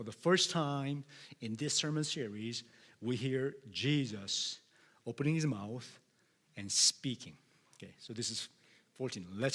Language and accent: English; Michigan, United States; now in Canada; So I'm from Michigan. One of the hardest things that I experienced when I came to Canada was the allegiance to the Queen.